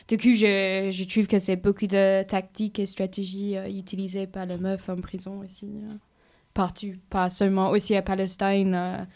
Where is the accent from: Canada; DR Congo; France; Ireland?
Ireland; French is a second language; Oui, ça m'a fait penser aussi moi je viens d'Irlande